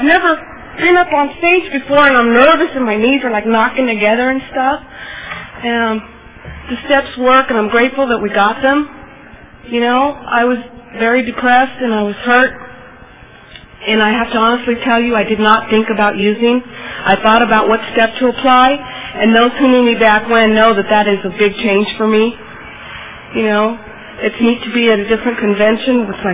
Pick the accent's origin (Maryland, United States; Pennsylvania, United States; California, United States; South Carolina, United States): California, United States; Livermore; I'm from Livermore.